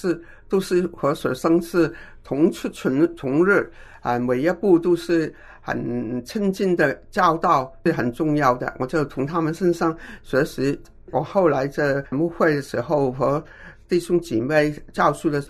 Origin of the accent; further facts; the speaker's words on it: Quanzhou, Fujian, China; 但是我是泉州人